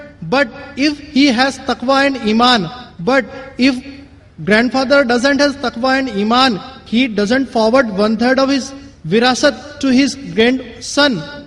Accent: Nagpur, Maharashtra, India; I am from Nagpur.

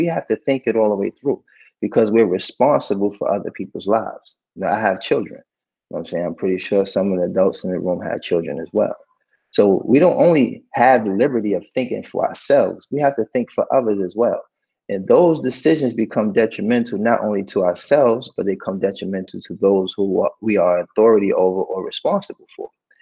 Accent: New York City, New York, United States; because growing up in Harlem, once again, nothing is simple.

